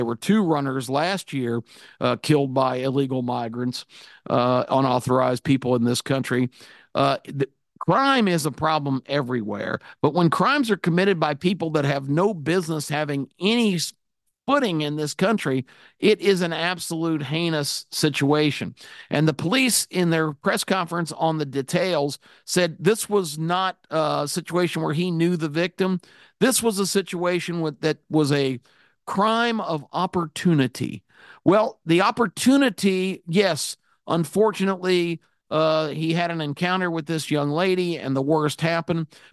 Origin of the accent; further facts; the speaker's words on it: United States; I'm an American, and I see what's happening